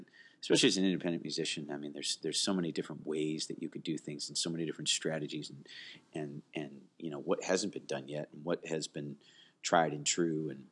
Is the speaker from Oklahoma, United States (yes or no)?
no; Oconomowoc, Wisconsin, United States; I grew up in Wisconsin, which is a in a town called Oconomowoc, which is right outside of Milwaukee, which is a medium-sized city on a great lake.